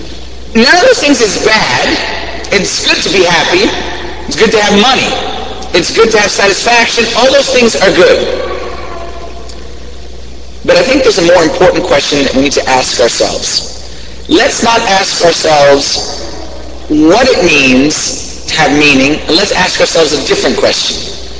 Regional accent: Washington, District of Columbia, United States; I'm coming from Washington, D.C., the capital of America.

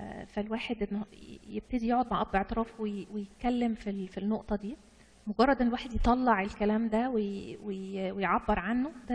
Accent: Egypt; احنا كمان كمصريين عندنا الحكايه دي

